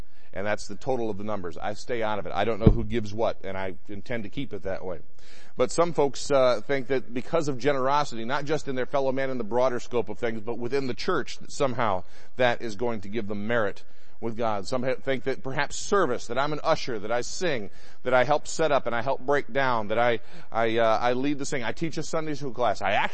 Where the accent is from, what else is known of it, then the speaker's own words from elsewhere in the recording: Michigan, United States; I grew up in Michigan, and we had an enormous Roman Catholic church about half a mile from my house.